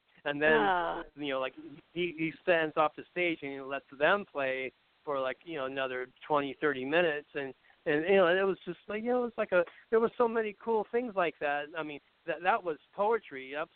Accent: San Diego, California, United States; and I came from San Diego, where the musician, you know, it was just like there was a buzz.

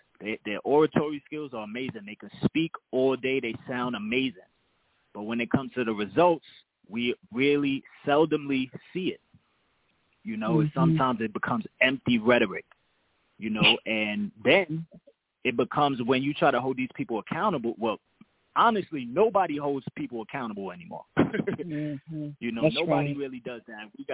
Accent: Brooklyn, New York, United States; I'm from Brooklyn, mind you, so I went to Harlem just to support this.

